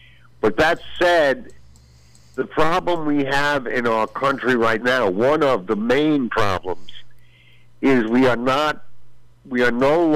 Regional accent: New York, United States; I saw it in the Navy, which was some time ago, the prejudice against me as a New Yorker

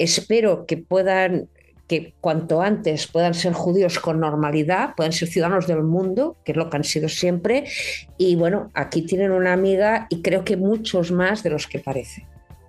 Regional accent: Barcelona, Catalonia, Spain; en mi tierra, en Barcelona, en Cataluña, hay mucha más gente normal de la que parece

